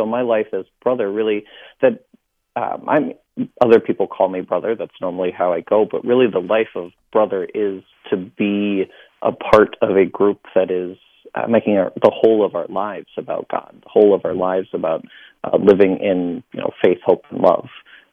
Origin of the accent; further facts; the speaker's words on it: Fort Wayne, Indiana, United States; Fort Wayne, Indiana.